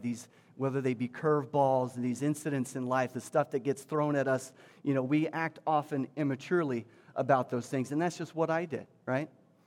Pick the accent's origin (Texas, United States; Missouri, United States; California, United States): Texas, United States; I'm from Texas, and I don't really do cold weather all that well, right?